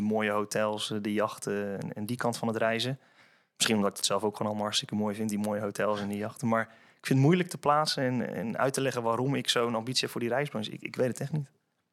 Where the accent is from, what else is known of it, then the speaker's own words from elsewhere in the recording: Epe, Gelderland, Netherlands; now in 's-Hertogenbosch, Netherlands; Ik ben sinds een jaar geleden samen met mijn vriendin verhuisd naar Den Bosch voor mijn werk. Want ik kom oorspronkelijk dus uit Epe, een dorpje bij Apeldoorn in de buurt.